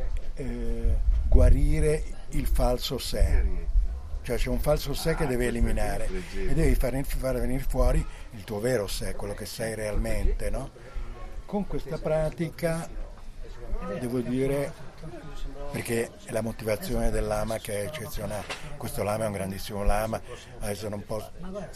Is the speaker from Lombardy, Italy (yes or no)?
yes; Milan, Lombardy, Italy; now in Albagnano, Italy; Brera purtroppo non esiste più, Mi spiace perché io sono cresciuto a Brera, purtroppo quella Brera lì, ciao.